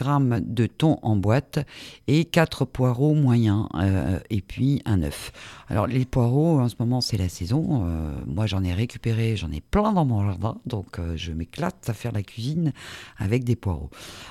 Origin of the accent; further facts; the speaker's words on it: Hauts-de-France, France; Je ne suis pas réunionnaise, faut pas l'oublier, je suis du Nord.